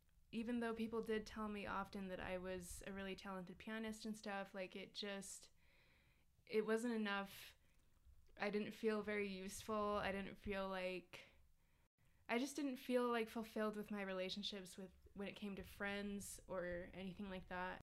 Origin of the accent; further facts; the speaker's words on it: Utah, United States; born there; So I was born in Utah.